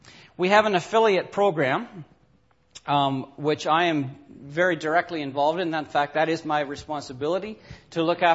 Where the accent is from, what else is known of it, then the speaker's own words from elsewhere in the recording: Ontario, Canada; we are from Ontario. We always lived in Ontario.